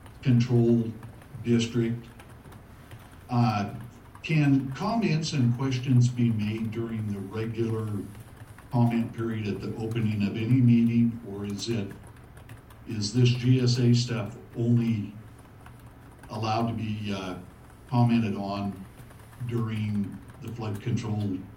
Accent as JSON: {"language": "English", "region": "California", "country": "United States", "said": "I am from Butte Valley."}